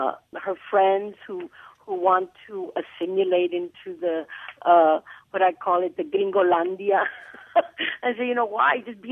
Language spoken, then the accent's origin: English; Alice, Texas, United States; also born or lived in Chicago; I was born in Chicago but raised in a small little town in Alice